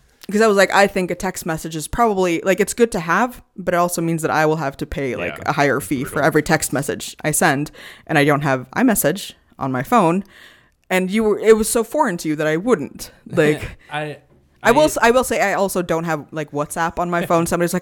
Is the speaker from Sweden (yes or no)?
yes; Sweden; they don't know that I'm from Sweden, and that's where a lot of the market is different